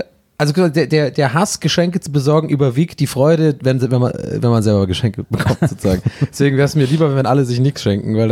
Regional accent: Baden-Württemberg, Germany; born or raised there

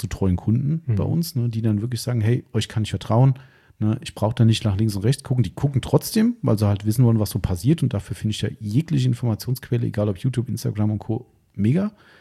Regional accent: Hesse, Germany; Also ich bin da hier aus dem Taunus.

